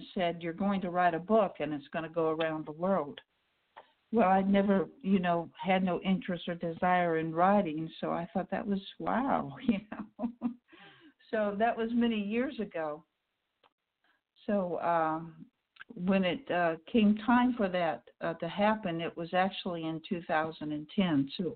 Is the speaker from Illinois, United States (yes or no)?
yes; Illinois, United States; And I said, I'd rather, even though I'm from Illinois, I'd rather be in Alabama with my sisters rather than in Illinois with my brothers.